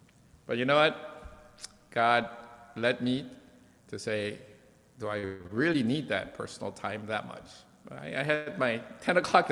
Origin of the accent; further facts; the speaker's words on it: United States; And this is especially not easy for Americans, because we grew up in America seeking justice.